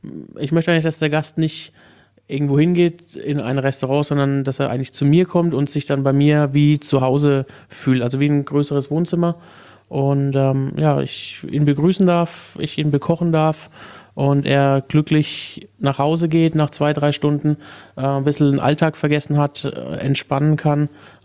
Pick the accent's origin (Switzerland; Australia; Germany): Germany; Unterpleichfeld, Bavaria; Ja, ich bin 15 Kilometer von Würzburg aufgewachsen. In Unterbleichfeld, ist eigentlich bekannt für Sauerkraut.